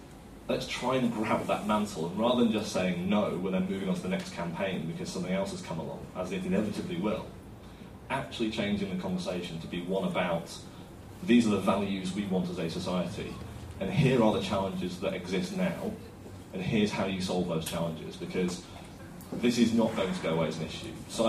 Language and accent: English; Yorkshire and the Humber, United Kingdom; but I'm from Yorkshire, so I'll say it again